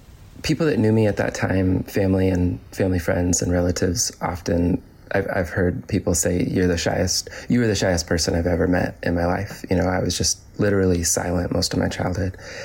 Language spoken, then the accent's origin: English; Gearhart, Oregon, United States; born or raised there